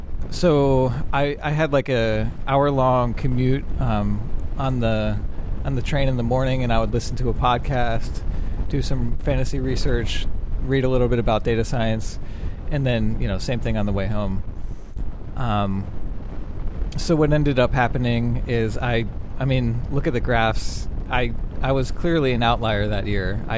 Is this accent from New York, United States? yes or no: no; Cincinnati, Ohio, United States; also born or lived in Boulder; We moved from Boulder, Colorado, back to my hometown, Cincinnati / Northern Kentucky, on July 1st.